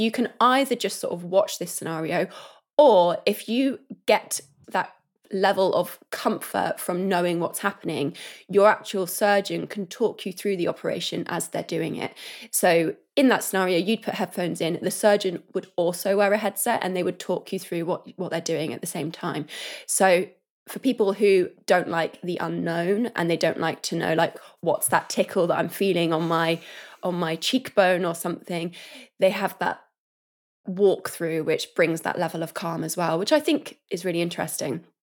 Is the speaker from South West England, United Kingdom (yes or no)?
yes; South West England, United Kingdom; Oh, I'm from Cornwall.